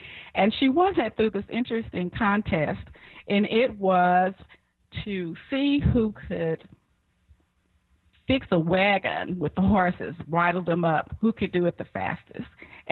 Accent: Texas, United States; born there; Well, as a young person, and I was born in Texas, in the city where I lived, we had a large rodeo

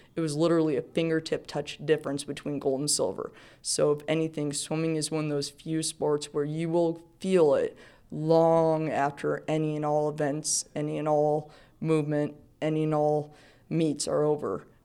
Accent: Redmond, Washington, United States; now in Bothell, United States; I'm originally from Redmond, Washington, but currently living in Bothell, Washington.

